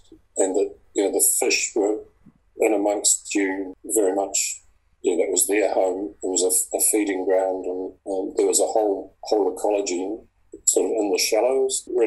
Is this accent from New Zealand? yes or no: yes; Whangarei, Northland, New Zealand; Growing up in Whangarei, mangroves were then regarded as the weeds or the scruffy peripheral border of the harbour